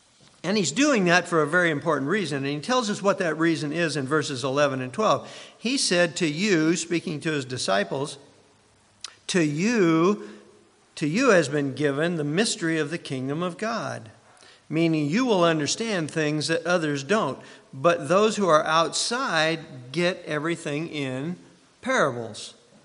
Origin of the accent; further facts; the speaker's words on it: Iowa, United States; also born or lived in Idaho; I came from Iowa in the middle of cornfield country. And I came from Southwick, Idaho in the middle of wheat country.